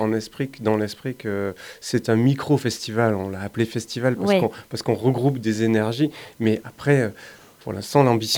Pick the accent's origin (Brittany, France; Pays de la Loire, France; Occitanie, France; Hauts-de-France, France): Occitanie, France; Montpellier; born there; also born or lived in Paris; Moi, je suis né à Montpellier, mais j'y ai pas grandi.